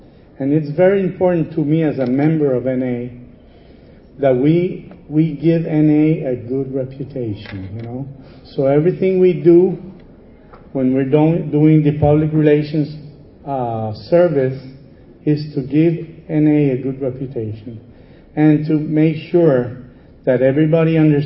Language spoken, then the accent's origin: English; San Juan, Puerto Rico; And I'm some from San Juan, Puerto Rico.